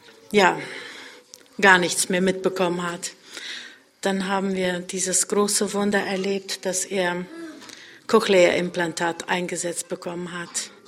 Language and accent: German; Hennef, North Rhine-Westphalia, Germany; Wir kommen aus Hennef, haben 8 Kinder, 4 Söhne und 4 Töchter.